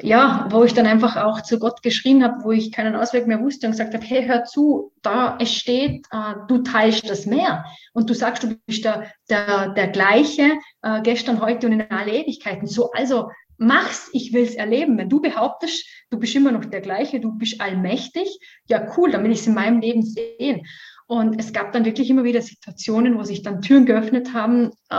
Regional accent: Vorarlberg, Austria; born or raised there

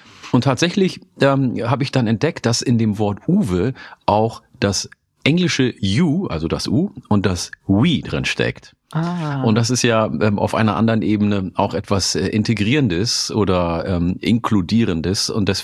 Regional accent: Oromia, Ethiopia; in meiner Heimat, in meiner ursprünglichen Heimat in Oromia, isst man nämlich auch Grünkohl

